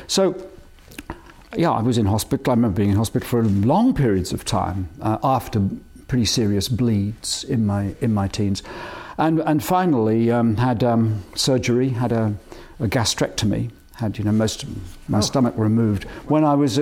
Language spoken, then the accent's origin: English; Stratford-upon-Avon, West Midlands, United Kingdom; born there; also born or lived in Coventry; I was born in Stratford, which is very kind of romantic, and people often mention that.